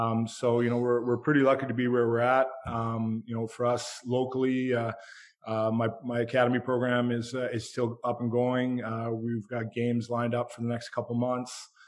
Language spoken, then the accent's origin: English; Canada; I'm French Canadian, so. Yeah, I definitely have a soft spot for France. My father's English, so you know, I was very lucky to be born in Canada.